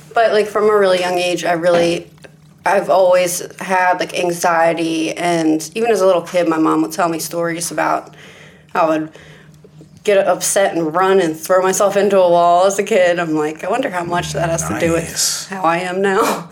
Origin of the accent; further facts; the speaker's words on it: Eldersburg, Maryland, United States; also born or lived in Westminster, United States; I'm from Westminster, Maryland, but I grew up in Eldersburg, where we are right now.